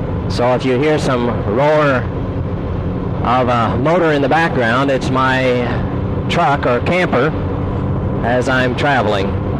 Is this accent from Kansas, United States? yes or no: yes; South Haven, Kansas, United States; also born or lived in Wellington; I was born in 1935 in Wellington, Kansas, just north of where my folks lived since 1910, my father, on a wheat farm. So I grew up on a farm, helping, of course, in all of the aspects of farm work.